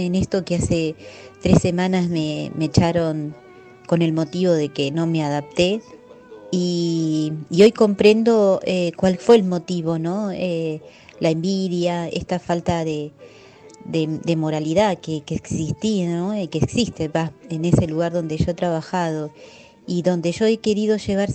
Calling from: Munro, Buenos Aires Province, Argentina

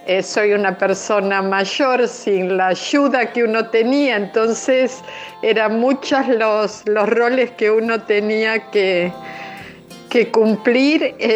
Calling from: La Plata, Buenos Aires Province, Argentina; de La Plata

